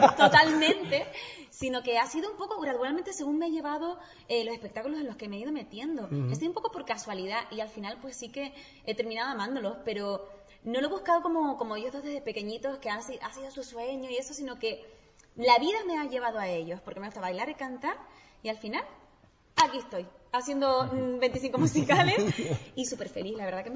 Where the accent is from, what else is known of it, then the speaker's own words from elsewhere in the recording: Tenerife, Canary Islands, Spain; Yo, pues soy de Tenerife y he cantado desde los 15 años